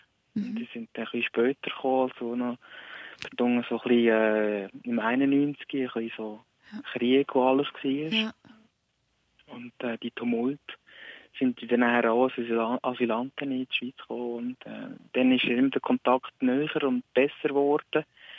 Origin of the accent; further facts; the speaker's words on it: North Macedonia; Ich komme aus Mazedonien ursprünglich.